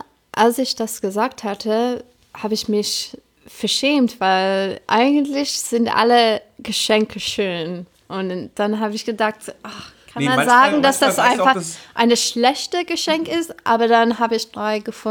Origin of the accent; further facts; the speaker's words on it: Birmingham, West Midlands, United Kingdom; German is a second language; moved away as an adult; now in Germany; Ja, eigentlich schon. Komme ich aus die asoziale Teil.